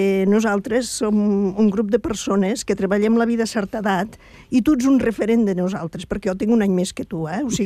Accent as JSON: {"language": "Catalan", "town": "Agramunt", "region": "Catalonia", "country": "Spain", "lives_now": "Sant Boi de Llobregat, Spain", "said": "jo et puc dir que jo sóc de Gramunt, encara que fa molts anys que estic visquent a Sant Boi"}